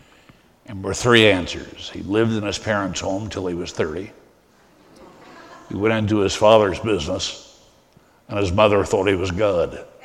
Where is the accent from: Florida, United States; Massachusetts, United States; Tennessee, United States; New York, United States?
Florida, United States; Miami; I was raised in Miami, Florida, a period when it was the third largest Jewish city on earth.